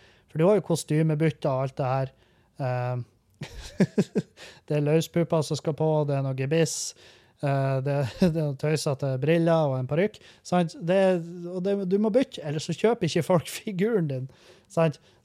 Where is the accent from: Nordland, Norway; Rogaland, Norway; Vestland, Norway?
Nordland, Norway; Halsa; Halsa-revyen, der jeg kommer fra